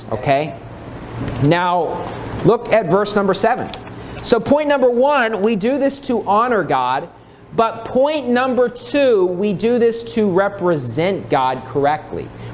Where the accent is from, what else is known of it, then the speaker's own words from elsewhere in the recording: United States; now in Philippines; everything that happens in the U.S. is going to happen here just 20 years later. That's the way it works, because my home country brings the sin into the Philippines